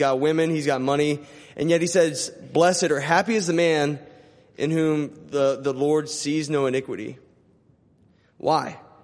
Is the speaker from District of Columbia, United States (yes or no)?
no; Linton, Indiana, United States; I'm from Linton. I went to IUPUI